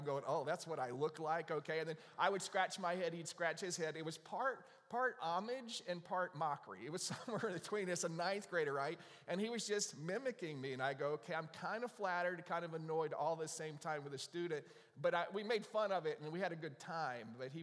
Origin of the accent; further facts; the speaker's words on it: North Carolina, United States; When he found out I was from North Carolina